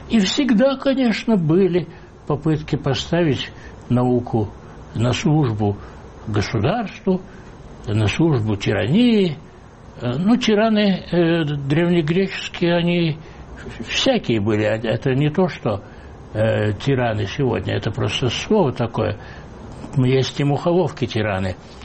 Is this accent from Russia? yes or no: no; Georgia; родился и вырос в Грузии. Я представляю себе, как это.